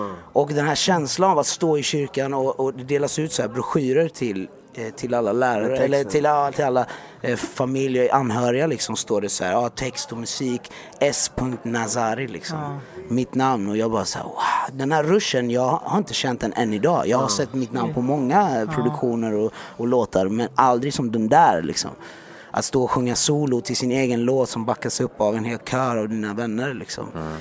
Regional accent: Jönköping, Jönköping County, Sweden; Och han och jag växte upp i Jönköping under samma liksom, förhållanden lite grann.

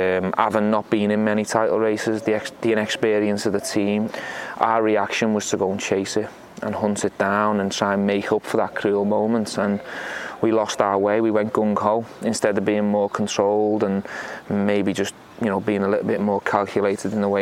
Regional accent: Liverpool, North West England, United Kingdom; You know, the connection I've got with Liverpool, my hometown club.

